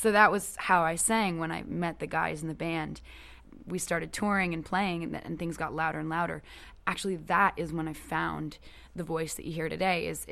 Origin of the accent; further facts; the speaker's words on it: Waitsfield, Vermont, United States; I grew up in Waitsfield, but Burlington is where a lot of our musical growth happened.